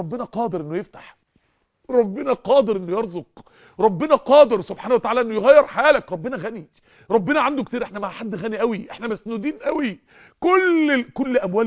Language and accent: Arabic; Mansoura, Dakahlia, Egypt; حوالي 18 19 سنه مش فاكر، 20 سنه كده وانا طالب في الكليه، فكنت عنده، هو من القاهره وانا من المنصوره